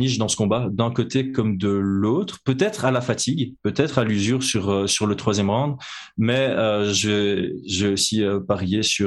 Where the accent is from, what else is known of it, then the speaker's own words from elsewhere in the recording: Belgium; moi je suis belge donc je m'en fous